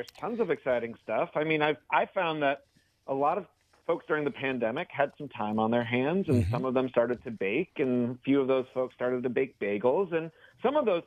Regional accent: Worcester, Massachusetts, United States; moved away as an adult; now in New York, United States; I grew up outside of Worcester, Massachusetts, eating Dunkin' Donuts and Panera and bagels from the grocery store. So when I arrived in New York a dozen years ago and I had my first real bagel, it changed my life.

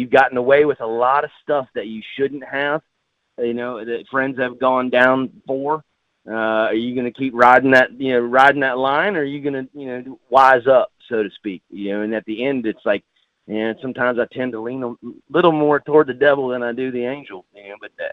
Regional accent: Killeen, Texas, United States; Originally, I was from Killeen, Texas, and I've lived in Florida for about, I don't know, 16, 17 years.

